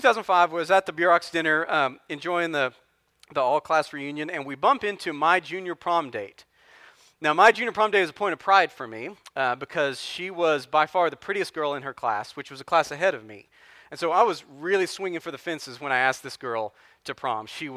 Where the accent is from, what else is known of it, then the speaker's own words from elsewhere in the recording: Booker, Texas, United States; Booker, my hometown that I just told you about, is still very much a Christian culture.